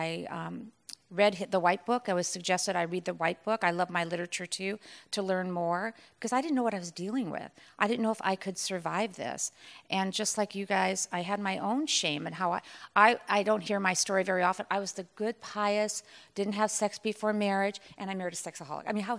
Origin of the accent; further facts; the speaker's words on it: Carlsbad, California, United States; I'm from Carlsbad, San Diego